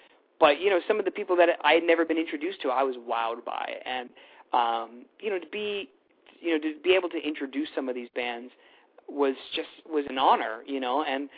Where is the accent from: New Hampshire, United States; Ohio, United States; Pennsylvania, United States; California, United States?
New Hampshire, United States; Like, you know, I'm from New Hampshire, and so I didn't have a whole lot of exposure to country music being where I'm from